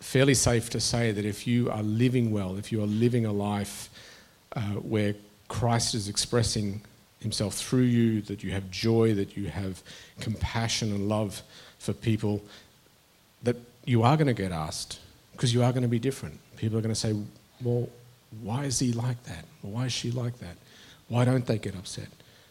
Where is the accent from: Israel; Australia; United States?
Australia; Brisbane, Queensland; born there; I was born in Brisbane in the early 70s